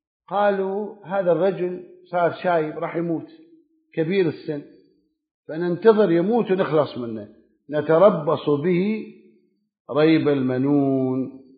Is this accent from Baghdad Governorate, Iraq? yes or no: no; Karbala, Karbala Governorate, Iraq; كان عندنا في كربلاء بالمناسبة، كان عندنا في كربلاء